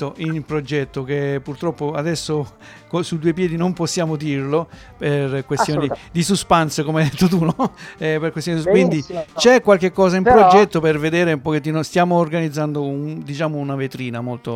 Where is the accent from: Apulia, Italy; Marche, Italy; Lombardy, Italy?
Apulia, Italy; Galatina; Eh sì, io sono di Galatina, un paese vicino